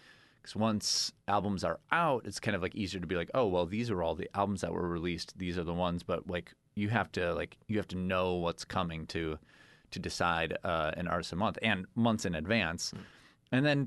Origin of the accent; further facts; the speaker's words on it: Milwaukee, Wisconsin, United States; Born and raised in Milwaukee, very proudly. I'm wearing a Green Bay Packer hat right now. I've got a Wisconsin tattoo. I love Wisconsin, and I loved being there.